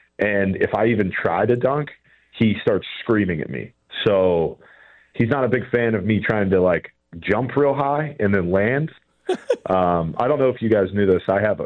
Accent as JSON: {"language": "English", "region": "Virginia", "country": "United States", "said": "my wife thinks that I've never driven in the snow before because I'm from Virginia and she's from Ohio."}